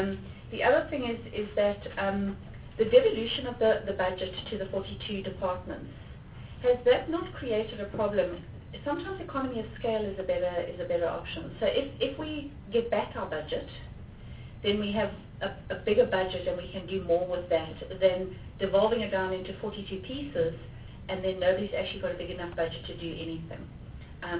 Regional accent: Eastern Cape, South Africa; I'm from the Eastern Cape

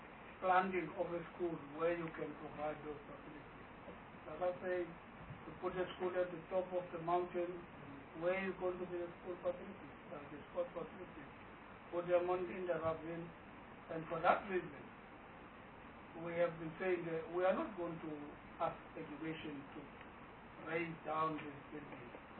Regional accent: Eastern Cape, South Africa; You see, because I come from the Eastern Cape

